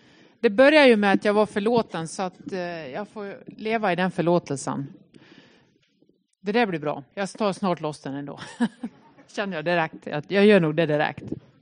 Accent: Nås, Dalarna County, Sweden; now in Gothenburg, Sweden; min mamma hemma i Nås i Västerdalarna. Jag är ifrån Nås, men bor i Göteborg.

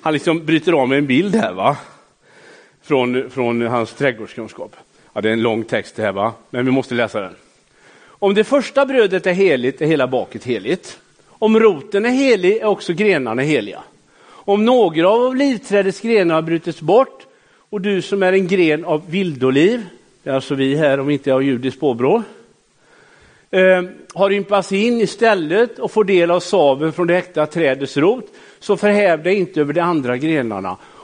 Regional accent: Västra Götaland County, Sweden; Alltså jag är från Göteborgs norra skärgård, alltså det växer inga träd överhuvudtaget

